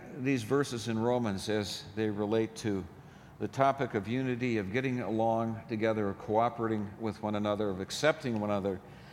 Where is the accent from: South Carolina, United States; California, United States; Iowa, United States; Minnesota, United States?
Minnesota, United States; Minneapolis; When I was a little boy, I grew up in North Minneapolis next to Victory Memorial Drive.